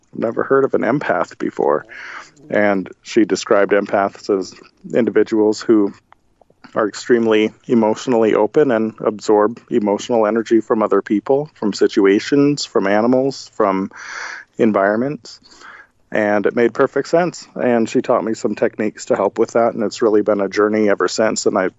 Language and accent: English; Missoula, Montana, United States; Right here where I am now, Missoula, Montana.